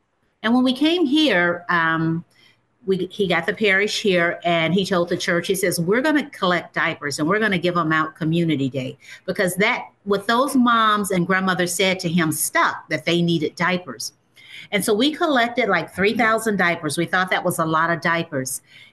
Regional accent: Lima, Ohio, United States; Okay, so I grew up in a little small town called Lima, Ohio

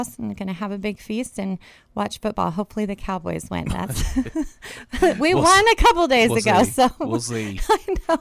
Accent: Ireland; I'm Irish, so I think it suits me rather well.

